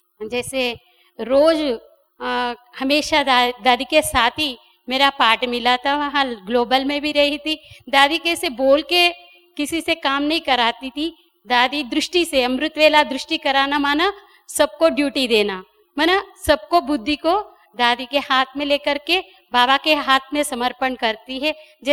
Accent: Warangal, Telangana, India

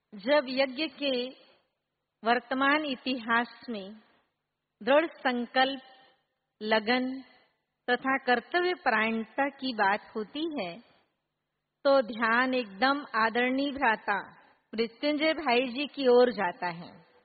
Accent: Chhattisgarh, India; हम छत्तीसगढ़ से हैं

